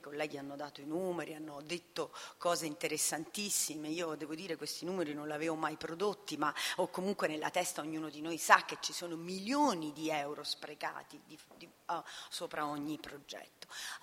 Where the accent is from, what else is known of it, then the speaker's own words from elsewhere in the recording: Rome, Lazio, Italy; io vengo dalla città di Roma